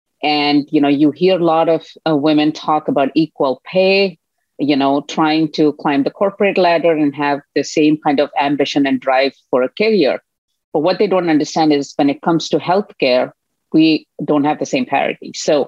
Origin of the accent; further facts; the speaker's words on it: India; moved away as an adult; now in United States; I'm from India, so I knew that the healthcare for women was not great before I immigrated to the United States.